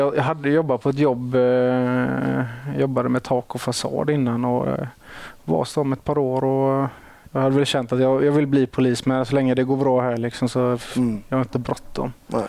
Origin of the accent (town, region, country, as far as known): Västra Götaland County, Sweden; accent: Gothenburg dialect